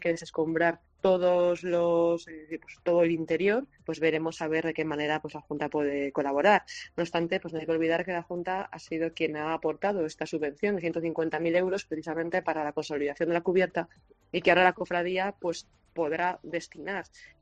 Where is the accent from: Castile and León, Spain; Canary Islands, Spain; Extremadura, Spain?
Castile and León, Spain; Valladolid; estamos todos profundamente afectados, como vallisoletanos y como cargos públicos.